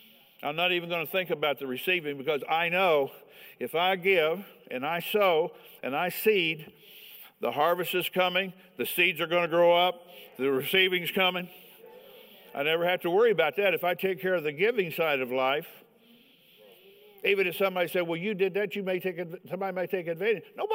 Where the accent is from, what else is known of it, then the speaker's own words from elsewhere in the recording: Indiana, United States; I'm from Indiana. Don't hold that against me.